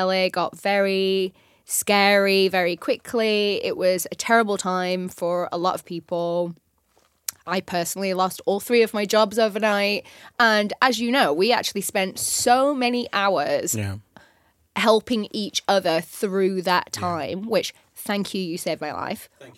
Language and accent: English; London, United Kingdom; I also came from London